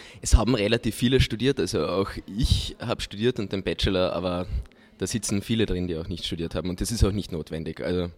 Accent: Carinthia, Austria; bin der jüngste Abgeordnete im Parlament mit 24 und ich komme ursprünglich aus Kärnten

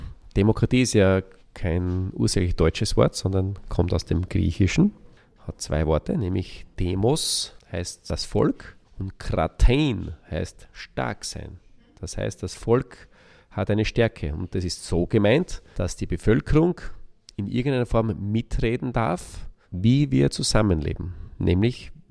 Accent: Graz, Styria, Austria; die große Aufgabe ist es eben, meine Region zu vertreten, nämlich Graz, Graz-Umgebung, wo ich herkomme

